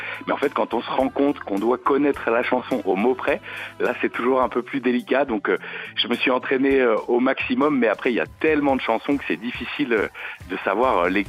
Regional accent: Auvergne-Rhône-Alpes, France; Mais je suis vraiment de la région, moi je travaille à Villefranche et puis j'habite à Villeurbanne, tout près de Lyon.

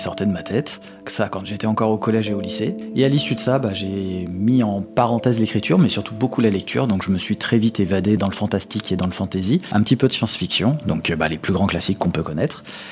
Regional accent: Villefranche-sur-Saône, Auvergne-Rhône-Alpes, France; Eh bien, je suis né en Calade. J'ai vécu toute ma vie en Calade. J'ai fini mes études sur Lyon. Et ensuite, j'ai travaillé et je travaille encore d'ailleurs sur la région caladoise.

